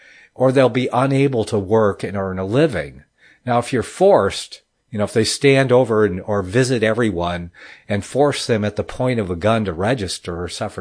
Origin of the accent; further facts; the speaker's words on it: United States; I have the right to, as an American citizen, you know, in the land of the free, I have the right to not participate.